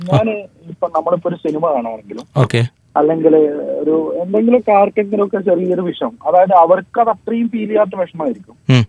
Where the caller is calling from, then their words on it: Abu Dhabi, United Arab Emirates; ഞാൻ അബുദാബിയിൽ നിന്നാണ്.